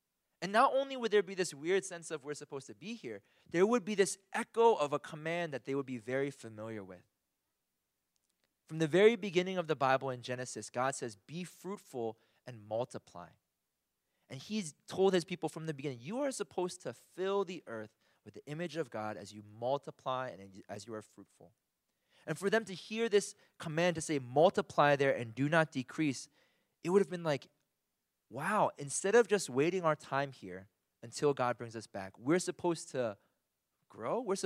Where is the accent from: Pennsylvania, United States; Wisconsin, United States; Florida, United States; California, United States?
Pennsylvania, United States; Philadelphia; I'm not a huge basketball fan, but I'm from Philadelphia.